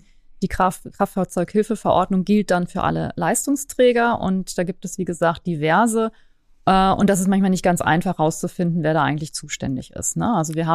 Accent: Göttingen, Lower Saxony, Germany; ich komme ja aus Göttingen

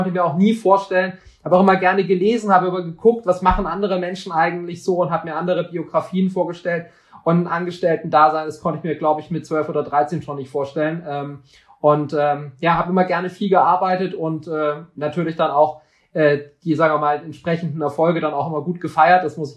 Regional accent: West Germany, Germany; born there; sind in den 70er Jahren aus Ostdeutschland geflohen und kamen dann nach Westdeutschland. Und ich wurde dann hier in Westdeutschland geboren.

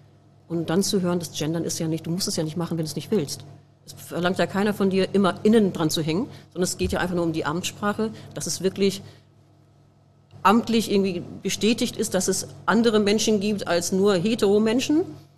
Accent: North Rhine-Westphalia, Germany; Ich komme aus Westfalen, eine Kleinstadt in Westfalen, in der Nähe von Hamm.

